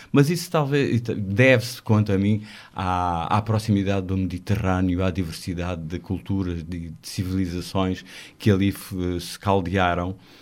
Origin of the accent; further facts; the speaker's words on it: Alentejo, Portugal; somos portugueses de Gema, mas pronto, aqui neste caso, com a particularidade de ser alentejano, que é sempre uma carga forte que se traz em cima.